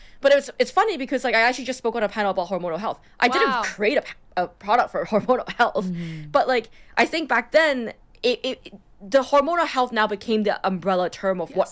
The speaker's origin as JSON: {"language": "English", "country": "Singapore", "tie": "born or raised there", "also_born_or_lived": "Hong Kong", "said": "I really thought about how I grew up eating in Singapore and Hong Kong."}